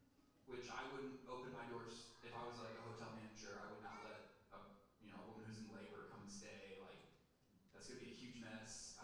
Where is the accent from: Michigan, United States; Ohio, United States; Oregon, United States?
Michigan, United States; Jackson; Like when I go to Jackson, Michigan, my hometown, I do not stay at an Airbnb.